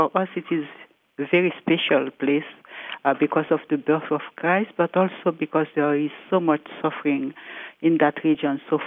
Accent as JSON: {"language": "English", "country": "Haiti", "said": "I am myself from Haiti, a country in trouble."}